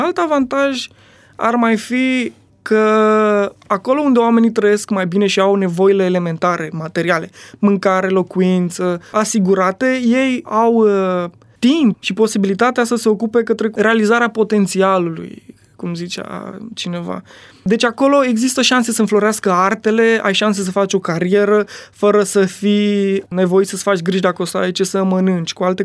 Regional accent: Romania; born there; dar suntem foarte norocoși că ne-am născut în România

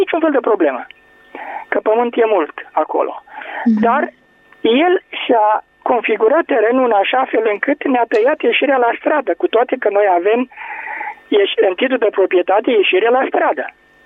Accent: Pitești, Argeș, Romania; din Pitești.

